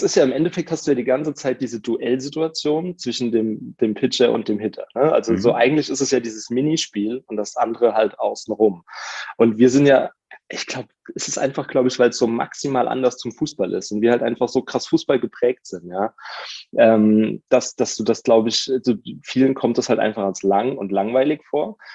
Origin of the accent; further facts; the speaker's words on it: Mainz, Rhineland-Palatinate, Germany; Ich bin ja auch Mainzer, genau.